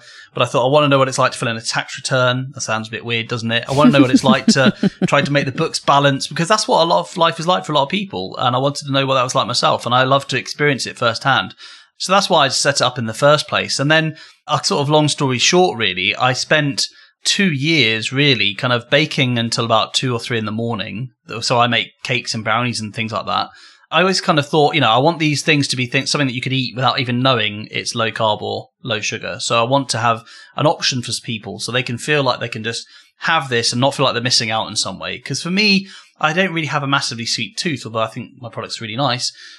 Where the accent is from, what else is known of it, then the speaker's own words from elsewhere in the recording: United Kingdom; We're British.